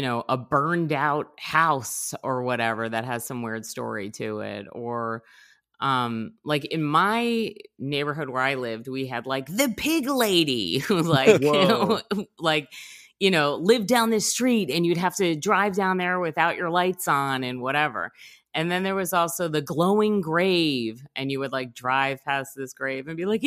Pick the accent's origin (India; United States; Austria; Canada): United States; New Jersey; I'm from New Jersey.